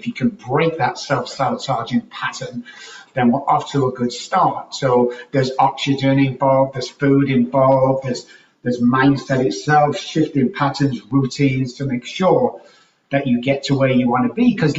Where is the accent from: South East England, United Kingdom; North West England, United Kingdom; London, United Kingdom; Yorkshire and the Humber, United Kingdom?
North West England, United Kingdom; Manchester; now in San Antonio, United States; I'm actually from Manchester, England, and I've been in Texas for around 19 years